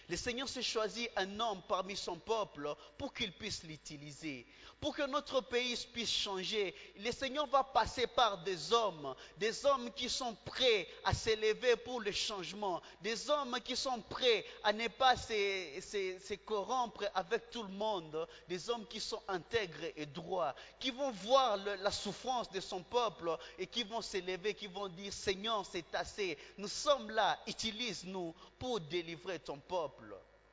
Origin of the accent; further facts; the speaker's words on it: DR Congo; nous en tant que Congolais, particulièrement de l'Est de la RDC